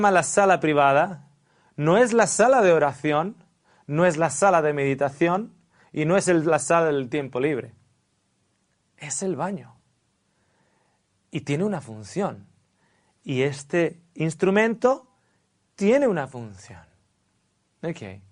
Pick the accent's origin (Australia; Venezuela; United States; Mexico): Australia; Spanish is a second language; now in Spain; Claro, yo vengo de Australia y en Australia esto se llama el toilet.